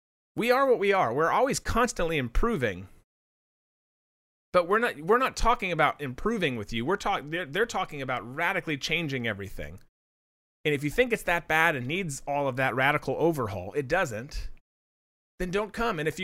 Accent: Jacksonville, Florida, United States; I should because I'm from Jacksonville.

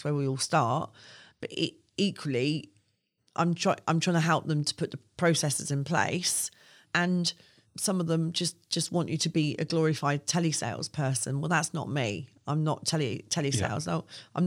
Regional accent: Isle of Wight, South East England, United Kingdom; And I think growing up on the Isle of Wight, there was a lot of Navy because of Portsmouth.

